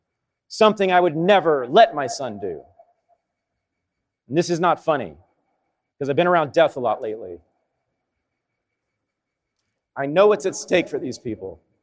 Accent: Berkeley, California, United States; I was sitting in Berkeley just the other day, about a week ago. It's my hometown.

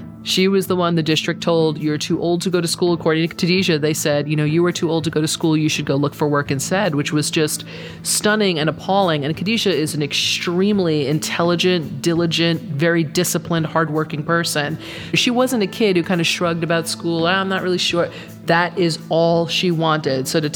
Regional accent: New York, United States; just by the chance that I grew up on Long Island and, you know, attended college here

